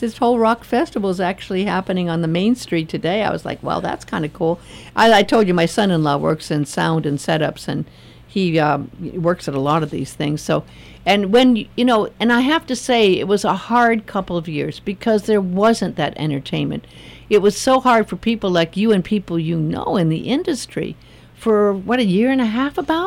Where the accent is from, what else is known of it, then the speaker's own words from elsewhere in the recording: Los Angeles, California, United States; I grew up in Hollywood in Los Angeles, where it was like one of the great places for music.